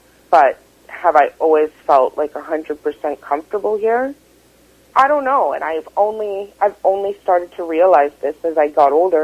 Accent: Canada; So I assumed he didn't assume that I was from Canada.

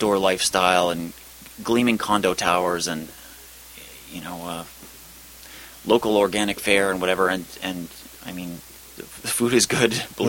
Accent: Yellowknife, Northwest Territories, Canada; I grew up in the North in the time she was talking about. And, you know, she was on the radio when I was a kid listening to the radio in Yellowknife.

